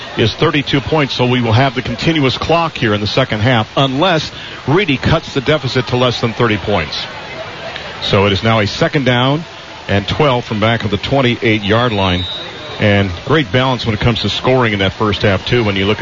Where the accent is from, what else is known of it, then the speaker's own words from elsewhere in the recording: South Bend, Indiana, United States; And, you know, I grew up in South Bend.